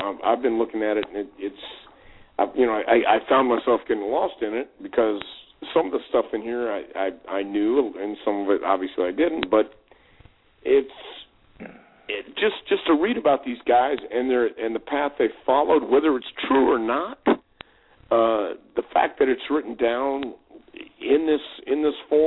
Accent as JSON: {"language": "English", "town": "El Paso", "region": "Texas", "country": "United States", "tie": "born or raised there", "said": "I growing up in West Texas, I had the best of both worlds because I was born in El Paso"}